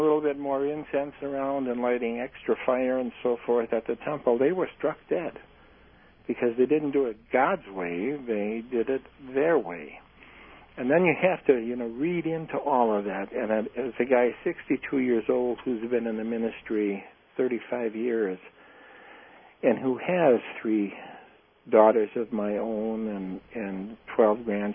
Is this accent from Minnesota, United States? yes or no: no; Chicago, Illinois, United States; Yeah, and I grew up in the Chicago area.